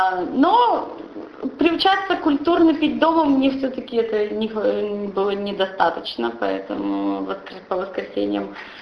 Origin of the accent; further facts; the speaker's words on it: Kamensk-Uralsky, Sverdlovsk Oblast, Russia; Итак, я с Урала, из Каменска-Уральского, Свердловской области. Небольшой город, делать особенно нечего.